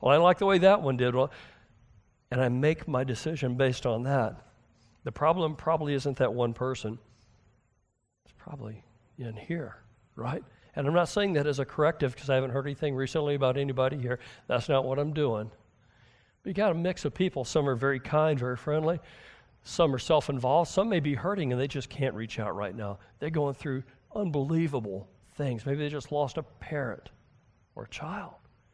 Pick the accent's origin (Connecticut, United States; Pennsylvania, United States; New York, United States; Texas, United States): Texas, United States; Thought I was Christian. I believe in God. I'm Texan. That right there is like two-thirds of the way.